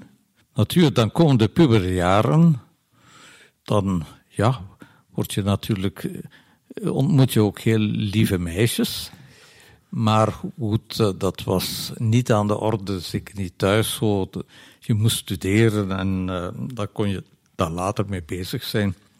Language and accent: Dutch; West Flanders, Belgium; accent: West Flemish; ik zal wel een West-Vlaams accent hebben, maar ik heb nooit dialect mogen spreken en ik vind dat wel een pittig en leuk dialect, maar je zult het niet uit mijn mond horen.